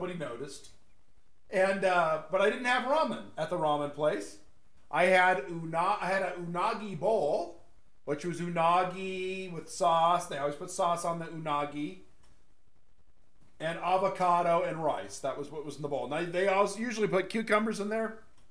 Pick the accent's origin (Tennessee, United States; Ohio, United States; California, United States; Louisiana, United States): California, United States; Arcadia; Growing up, I grew up in the Arcadia, Temple City area of the San Gabriel Valley.